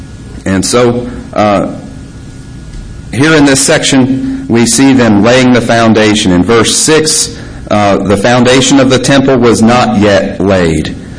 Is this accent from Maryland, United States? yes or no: no; Indiana, United States; We come up here from Georgia. One of the highlights for me every year when we go here, we go on three trips a year. Here to Indiana, where I'm from